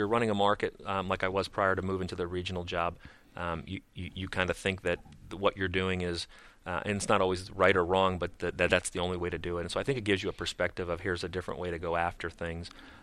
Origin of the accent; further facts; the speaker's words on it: Pennsylvania, United States; So I grew up, I grew up in Pennsylvania. So the winters, whenever there was a day of school canceled, it was actually interesting.